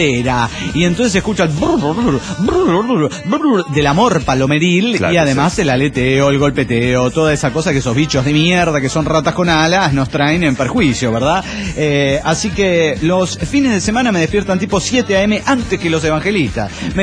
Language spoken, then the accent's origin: Spanish; Cañada de Gómez, Santa Fe, Argentina; now in Hurlingham, Argentina; es donde vivo, porque soy originario de Cañada de Gómez, Santa Fe, República Argentina.